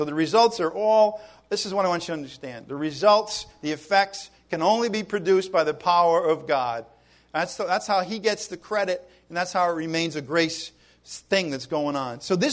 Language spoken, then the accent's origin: English; Ireland; You know, I'm going to just smack them right now. I'm Irish.